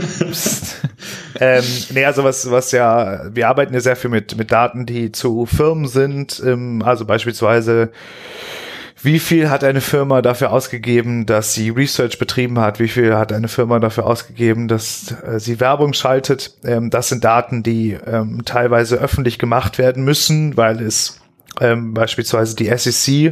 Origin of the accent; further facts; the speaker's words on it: Austria; bei uns in Österreich